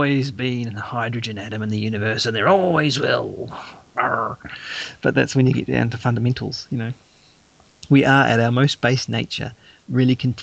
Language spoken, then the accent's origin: English; North Island, New Zealand; born there; now in South Island, New Zealand; I was born in the North Island.